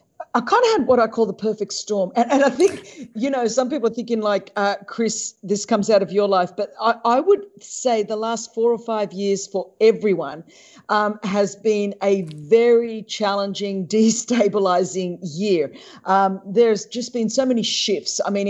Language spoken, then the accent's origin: English; Australia; accent: Australian; I hope you understand my Aussie accent.